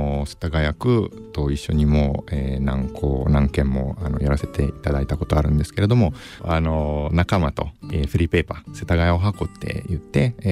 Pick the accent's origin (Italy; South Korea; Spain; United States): Italy; Japanese is a second language; now in Japan; たまたま家の近くにイタリアですけど日本の日本語学校があって、